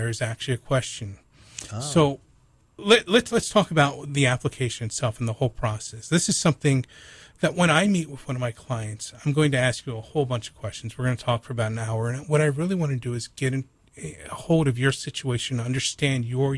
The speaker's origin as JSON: {"language": "English", "town": "Philadelphia", "region": "Pennsylvania", "country": "United States", "lives_now": "Hawaii, United States", "said": "You know, it goes back to, I'm from the mainland originally. I'm from the East Coast."}